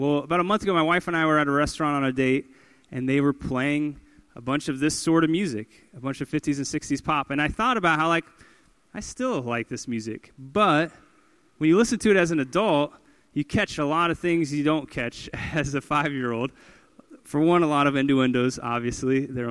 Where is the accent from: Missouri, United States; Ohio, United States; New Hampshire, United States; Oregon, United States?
Missouri, United States; Kansas City; I grew up here in Kansas City